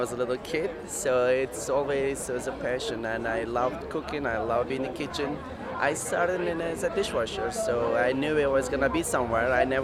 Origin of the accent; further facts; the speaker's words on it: Turkey; moved away as an adult; now in United States; No, I wasn't born here. I've been here since 2002. I grew up in Turkey, and I came to U.S. when I was 20. I've been here since 2002, so it's been quite a long time.